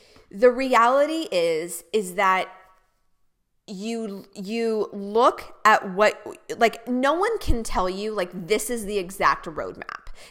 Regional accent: Tacoma, Washington, United States; So rewind, I grew up in Tacoma, Washington, Washington State. Tacoma, if you're not familiar, is about a hour south of Seattle, which is the largest city in Washington.

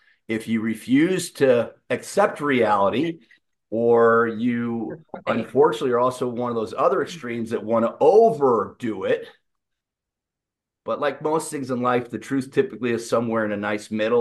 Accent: Indianapolis, Indiana, United States; I'm from Indianapolis, so you know, I got to go there.

